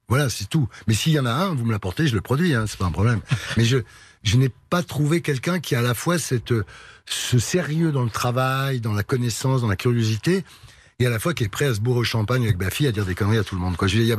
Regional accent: Nice, Provence-Alpes-Côte d'Azur, France; Mais je le revendique. Je suis de Nice. Ma famille est de Nice, donc si vous voulez

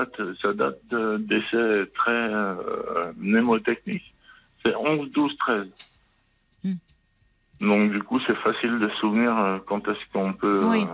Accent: Bourgogne-Franche-Comté, France; Le sud de Dijon, 10 kilomètres à peu près.

